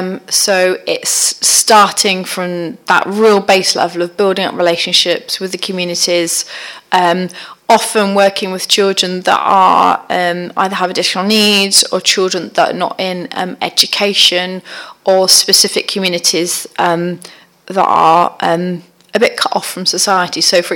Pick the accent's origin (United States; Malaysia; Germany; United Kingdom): United Kingdom; Cheltenham, South West England; from Script Union. I've worked for SU for, it will be 11 years in November. Clearly I started when I was 15, if only. I am Gloucestershire born and bred, raised in the mighty town of Cheltenham.